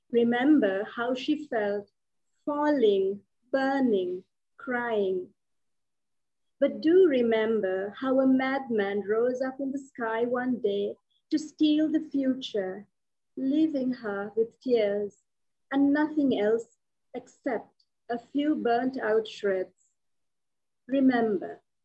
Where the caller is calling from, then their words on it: Sri Lanka; I'm calling from Sri Lanka. It's 2 a.m. in the morning.